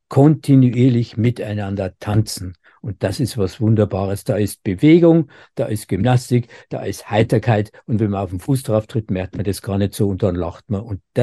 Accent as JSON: {"language": "German", "region": "Bavaria", "country": "Germany", "said": "Und als Bayer sage ich natürlich, wissen Sie, es ist nicht gerade der Chiemsee"}